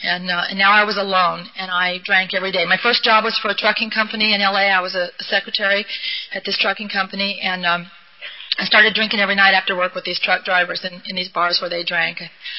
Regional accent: Newport Beach, California, United States; I grew up in Newport Beach

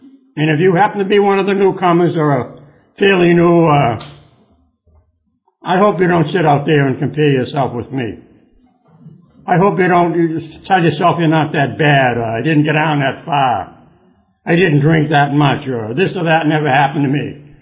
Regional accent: Charlestown, Massachusetts, United States; moved away as an adult; But I come from a little town, and I just had a movie about the town I come from. The name of it was Town, and that's Charlestown, where I come from.

